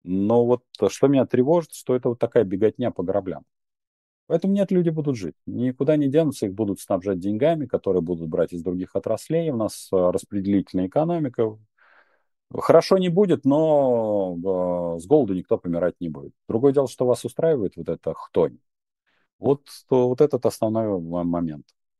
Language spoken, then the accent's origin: Russian; Moscow, Russia; я там вот, москвич, и там мой прапрадед строил первый храм Христа Спасителя